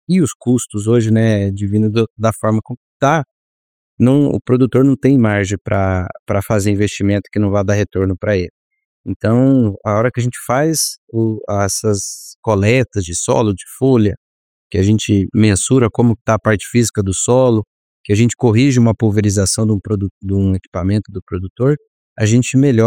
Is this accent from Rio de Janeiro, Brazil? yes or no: no; Guaraniaçu, Paraná, Brazil; now in Patos de Minas, Brazil; interior do Paraná, próximo a Cascavel, uma pequena cidade chamada Guaraniaçu, mas a minha graduação eu fiz ali em Guarapuava, ali na região dos Campos Gerais, em Guarapuava, Paraná, e desde 2013 aí estou no Cerrado Brasileiro, sediado hoje em Patos de Minas